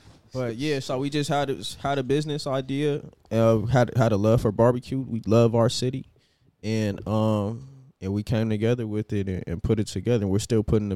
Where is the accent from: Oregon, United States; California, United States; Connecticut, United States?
California, United States; Inglewood; You know, and they live in, I'm from Inglewood, blah, blah, blah.